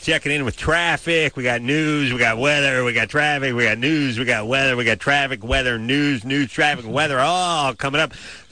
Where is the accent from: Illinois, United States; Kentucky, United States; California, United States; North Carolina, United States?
California, United States; North Hollywood; There, no, North Hollywood, my hometown, just calling in.